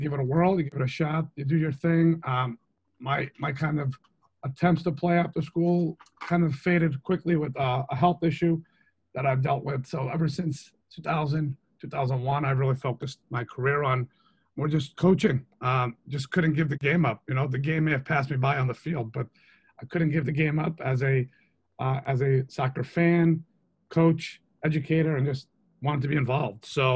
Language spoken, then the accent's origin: English; Danbury, Connecticut, United States; now in Massachusetts, United States; My parents, I'm from Danbury, Connecticut, originally. So I am not a Massachusetts born coach slash player